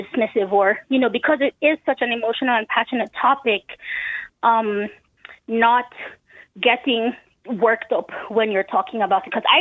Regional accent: Nigeria; born there; I was born in Nigeria.

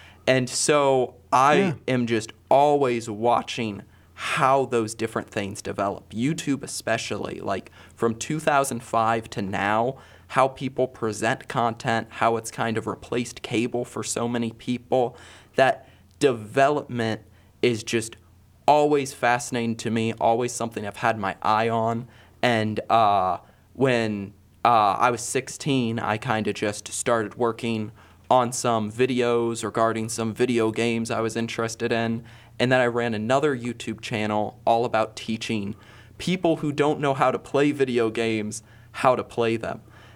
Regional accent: Peoria, Illinois, United States; So, I am from Peoria, Illinois, and, from there, there is not like a crazy amount to do.

